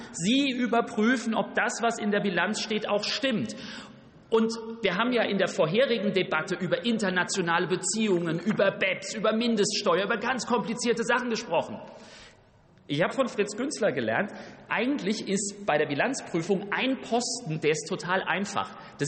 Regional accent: Hesse, Germany; ich komme aus Hessen.

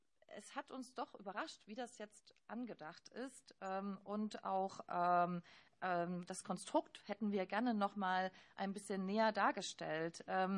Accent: Leipzig, Saxony, Germany; Ich bin in Leipzig aufgewachsen, verbinde ganz viel damit.

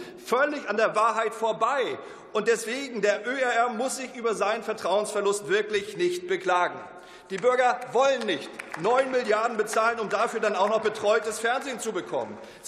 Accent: Mecklenburg-Vorpommern, Germany; in meiner Heimat in Mecklenburg-Vorpommern

